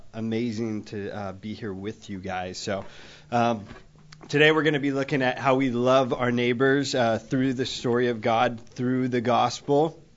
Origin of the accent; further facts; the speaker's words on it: Modesto, California, United States; also born or lived in Valley Springs; now in Stockton, United States; My wife and I and kids moved from, actually born and raised in Modesto, moved from Valley Springs here to Stockton.